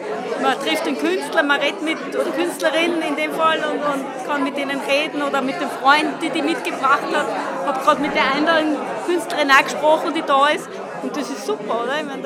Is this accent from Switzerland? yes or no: no; Altmünster, Upper Austria, Austria; Ich bin aus Altmünster. Das heißt, ist ein bisschen was zum Fahren, aber es lohnt sich jedes Mal.